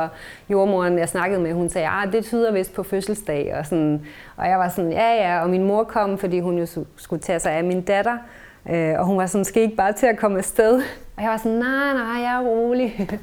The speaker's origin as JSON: {"language": "Danish", "town": "Kolding", "region": "Region of Southern Denmark", "country": "Denmark", "said": "så flyttede vi tilbage til Jylland, til Kolding, hvor jeg kommer fra"}